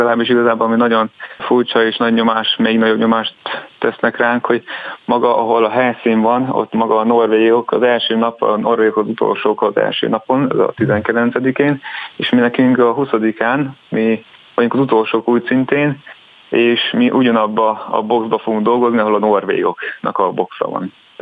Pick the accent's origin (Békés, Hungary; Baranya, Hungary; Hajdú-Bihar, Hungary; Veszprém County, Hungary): Hajdú-Bihar, Hungary; Hát én Debrecen mellett élünk, és mint bihari származású, úgy kerültem Hajdúszoboszlóra